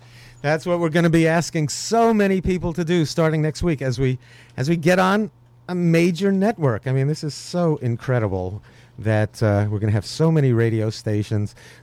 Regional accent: New York City, New York, United States; Ah, my hometown. I'm finally on the radio in my hometown, New York City.

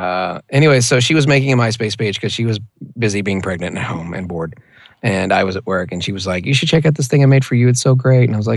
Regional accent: Memphis, Tennessee, United States; So when people find out that I am from Memphis, they're like, what? No, you're not. You don't sound anything like somebody from the South.

